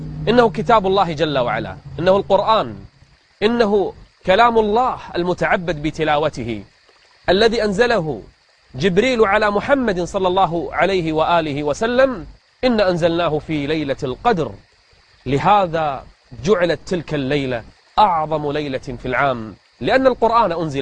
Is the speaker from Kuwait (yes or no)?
yes; Kuwait; قراء المساجد عندنا في الكويت